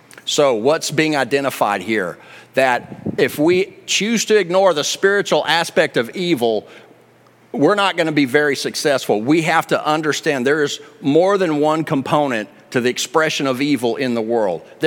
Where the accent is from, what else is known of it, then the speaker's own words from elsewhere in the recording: Texas, United States; because, you know, I am a Texan and an American, and I've read the Constitution